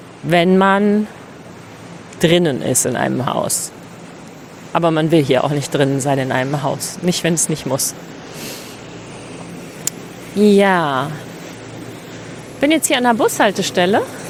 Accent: Celle, Lower Saxony, Germany; in meiner Heimatstadt Celle.

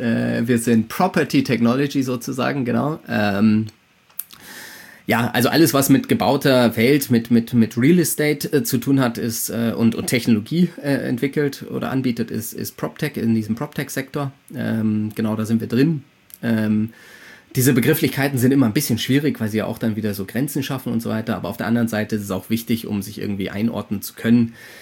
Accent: Scotland, United Kingdom; ich bin in Schottland aufgewachsen

